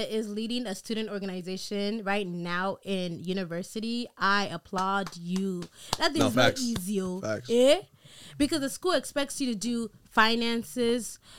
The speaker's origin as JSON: {"language": "English", "town": "San Fernando Valley", "region": "California", "country": "United States", "tie": "born or raised there", "said": "But I grew up in the Valley. I went to a small high school, literally graduating class of 50 students."}